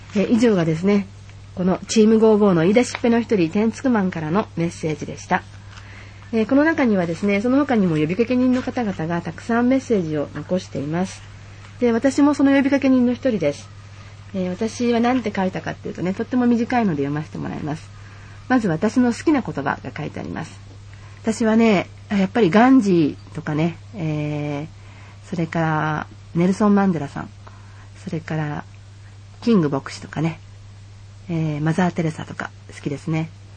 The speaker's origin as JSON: {"language": "Japanese", "region": "Tokyo", "country": "Japan", "tie": "born or raised there", "lives_now": "Kamogawa, Japan", "said": "私は東京に生まれ育ったけれども、今ここ鴨川でお米と野菜を自給しながら暮らしている。"}